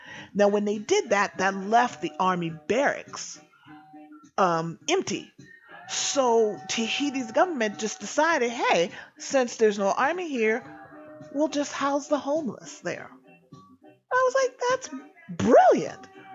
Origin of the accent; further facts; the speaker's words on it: the South, United States; So now, I am from the South. I did not grow up on a farm